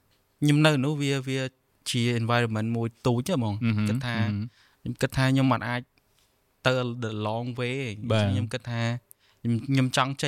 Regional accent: Banteay Meanchey, Cambodia; ហើយខ្ញុំមកពីខេត្តទីមានជ័យហើយតាមដែលខ្ញុំរៀនគឺនៅសាលាសិរីភ័ណ្ឌហ្នឹង

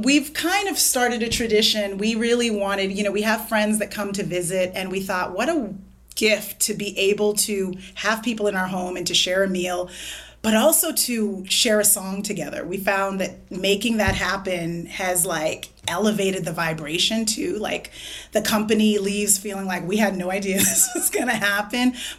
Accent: New Hampshire, United States; born there; moved away; I was born in New Hampshire. By way, my family came from Port-au-Prince, the capital of Haiti.

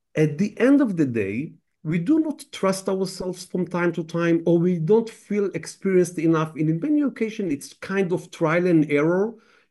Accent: Israel; English is a second language; I'm from Israel.

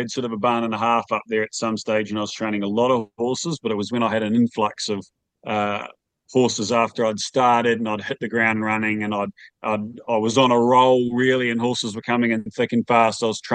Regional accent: Waikato, New Zealand; I grew up in the Waikato, which is, for those of you who are unfamiliar with Deegan, the Waikato is dairying and horse country.

